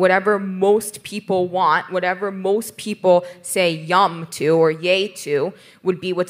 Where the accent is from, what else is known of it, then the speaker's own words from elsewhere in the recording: New York, United States; I'm from New York, I can do that.